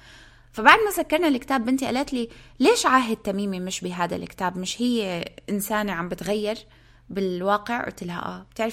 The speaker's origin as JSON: {"language": "Arabic", "country": "Palestine", "said": "انا فلسطينيه, بيشوفوني مثلا الناس بيسالوني انت من وين, بقولهم انا من فلسطين."}